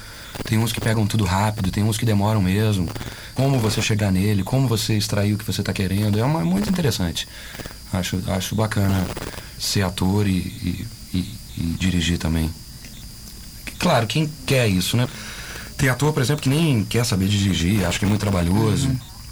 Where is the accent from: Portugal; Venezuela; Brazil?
Brazil; Minas Gerais; eu sou mineiro.